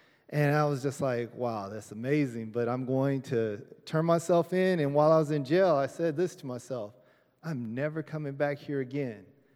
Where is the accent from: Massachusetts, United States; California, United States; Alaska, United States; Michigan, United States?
California, United States; I'm from California, by the way.